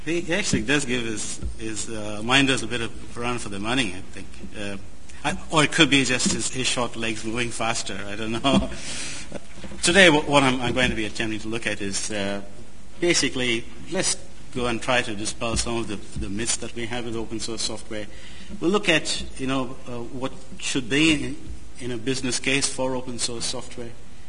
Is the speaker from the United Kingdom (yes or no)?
no; Western Australia, Australia; and yes, I am from Western Australia.